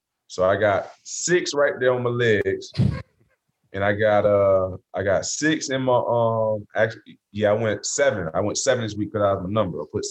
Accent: Florida, United States; I'm from Florida, man. I came out of locker room state.

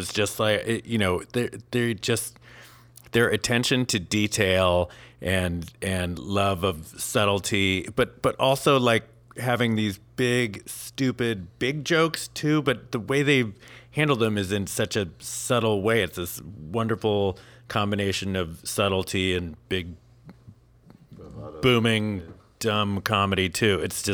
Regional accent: Ireland; A lot of people don't know this, but I am Irish as well. And so this was really fun because it gave me a chance to do my American accent.

